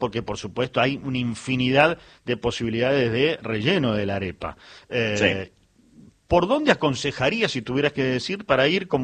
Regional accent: Argentina; Y además yo te digo, como argentino

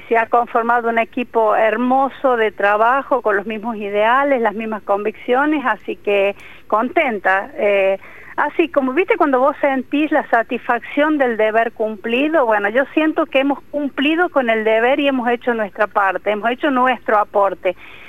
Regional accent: Aymogasta, La Rioja, Argentina; yo vengo de Aymogasta, entonces allá la idiosincrasia es diferente, allá la gente, todo el mundo me conoce

